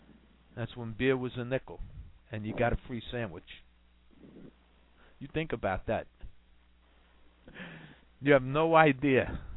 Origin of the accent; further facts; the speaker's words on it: New York, United States; So growing up in Washington Heights, New York, when you sat in the classroom, it took the teacher to call the names.